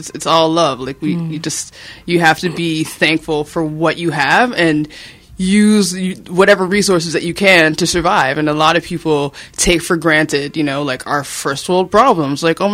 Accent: Toronto, Ontario, Canada; born there; I'm half Jamaican, but I'm born in Toronto, so I don't have a integral Jamaican experience

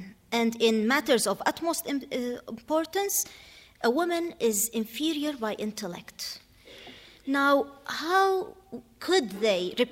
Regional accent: Iraq; but I was raised up in Iraq.

